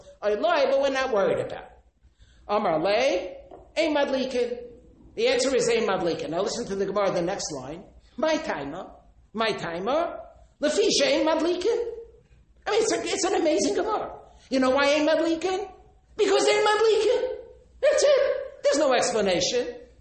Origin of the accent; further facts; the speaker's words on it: United States; We're American yeshiva bachrim. It's tough. I was born in America. I grew up in America.